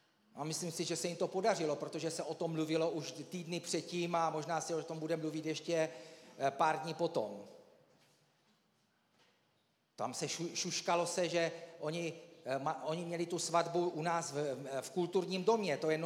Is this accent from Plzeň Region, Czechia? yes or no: no; Nivnice, Zlín Region, Czechia; oni totiž u nás v Nivnici klidně, když je svatba, tak se zastaví doprava